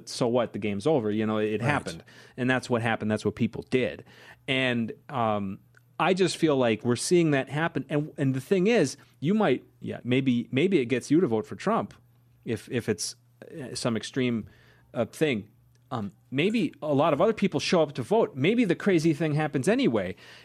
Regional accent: Minnesota, United States; I'd say that as a Minnesotan, we were a product of that.

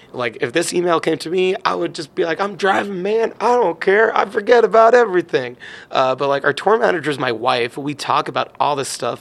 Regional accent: New York, United States; growing up in Long Island was awesome

